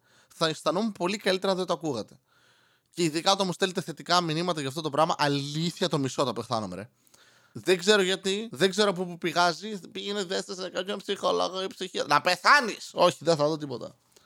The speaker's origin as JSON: {"language": "Greek", "town": "Serres", "region": "Central Macedonia", "country": "Greece", "tie": "born or raised there", "said": "Είναι σαν το δρόμο στον οποίο μεγάλωσα στις Σέρες."}